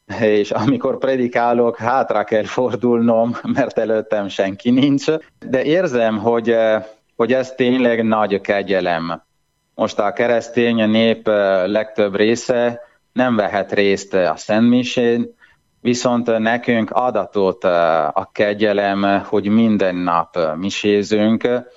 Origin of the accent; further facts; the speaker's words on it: Friuli-Venezia Giulia, Italy; Hungarian is a second language; now in Hungary; Friuli tartományban, ahonnan én származom, és ahol a szüleim laknak, amely észak-kelet Olaszországban van, a szlovéniai határhoz közel